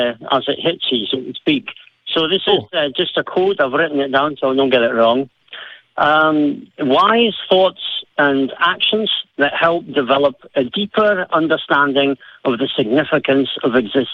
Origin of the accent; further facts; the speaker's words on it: Scotland, United Kingdom; first language English; now in Norway; That's right. I'm Scots, so my mother tongue is English.